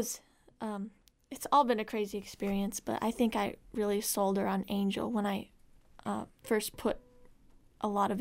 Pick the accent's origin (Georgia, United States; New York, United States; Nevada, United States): Nevada, United States; Las Vegas; born there; also born or lived in Crawford, Colorado; I was born in Las Vegas, Nevada, and I lived there for 7 years, but I was always growing up a cowgirl. I mean, we would visit this property in Crawford, Colorado, all the time